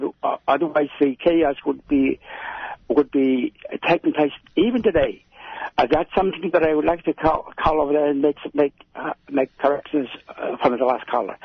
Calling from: Eek, Alaska, United States; I'm calling from Eek, Alaska.

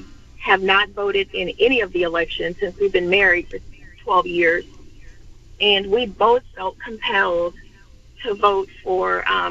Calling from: Pompano Beach, Florida, United States; I'm calling from Pompano Beach, but I live in Tarpon Springs in Pinellas.

